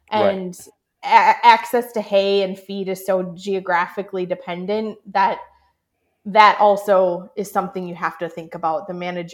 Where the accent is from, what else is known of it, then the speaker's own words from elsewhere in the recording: Illinois, United States; My childhood herd that I mentioned that I grew up with in Illinois, I kind of left that be with my parents when I went off to college.